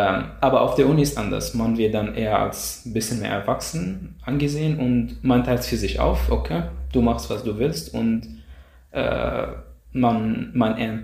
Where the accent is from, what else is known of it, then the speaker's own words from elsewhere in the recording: Egypt; now in Austria; ich komme aus Ägypten.